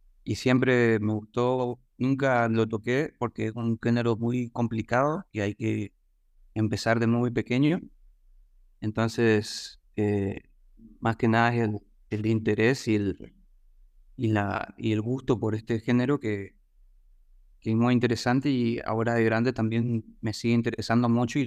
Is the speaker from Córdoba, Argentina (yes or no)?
no; Corrientes, Argentina; algo que tenía cosas folclóricas, cosas de Corrientes, de donde soy o del folclore argentino